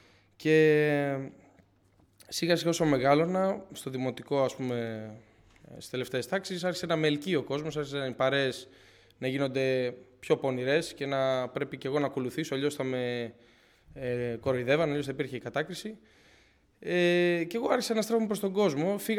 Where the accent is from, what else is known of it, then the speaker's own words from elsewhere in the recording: Athens, Attica, Greece; Και μεγάλωσα τα παιδικά μου χρόνια, δηλαδή από μικρός, το 2003 γεννήθηκα στην Αθήνα και πήγαινα μαζί με τους γονείς μου Εκκλησία, πήγαιναμε στην Κηφισιά αρχικά, μετά στη Λούτσα.